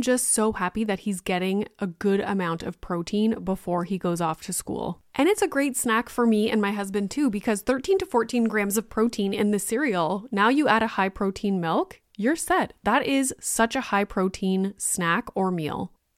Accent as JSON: {"language": "English", "country": "Canada", "said": "I am Canadian"}